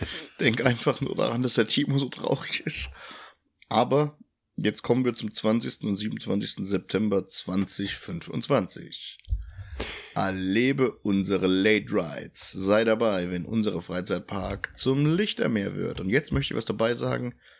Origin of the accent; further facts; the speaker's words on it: Hesse, Germany; Ich komme hier halt aus Mittelhessen vom Dorf, hier ist halt noch alles so.